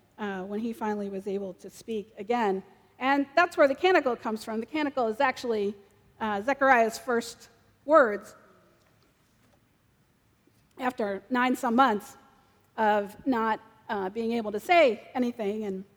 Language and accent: English; Brooklyn, New York, United States; I grew up in Brooklyn, and all my friends were Jews or Catholics, and we had never actually met a Protestant